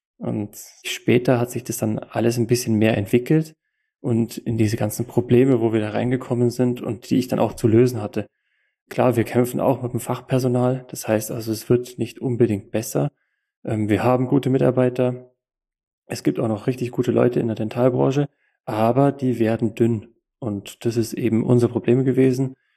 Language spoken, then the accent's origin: German; Kempten, Bavaria, Germany; komme aus dem Allgäu in Kempten